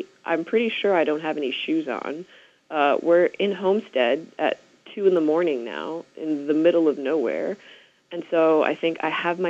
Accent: Sydney, New South Wales, Australia; now in United States; I moved to South Florida from Sydney, Australia.

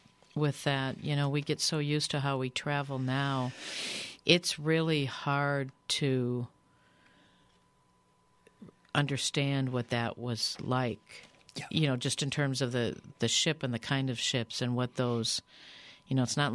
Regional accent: Wisconsin, United States; You know, it's interesting because I grew up on the Mississippi River, but in Wisconsin, right on the Wisconsin-Minnesota border.

